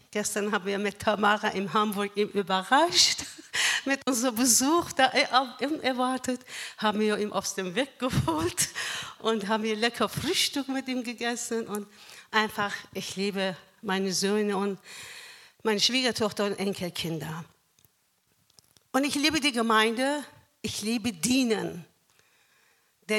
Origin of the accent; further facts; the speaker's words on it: Iran; now in Leer, Germany; Ich komme aus dem Iran vor ca. 27 Jahren nach Deutschland. Mit meinen beiden Söhnen und sind wir in Leer gelandet.